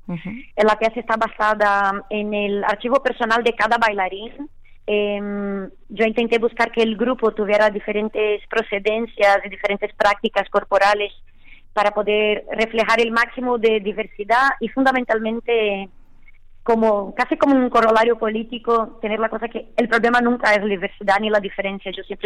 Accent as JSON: {"language": "Spanish", "country": "Brazil", "lives_now": "Spain", "said": "Entonces, yo como mujer, que soy migrante, que vengo de Brasil, estoy aparte inmersa en otra cultura como la española"}